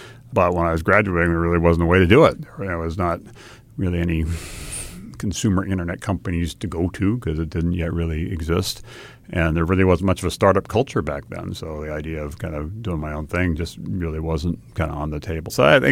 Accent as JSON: {"language": "English", "region": "Hawaii", "country": "United States", "tie": "born or raised there"}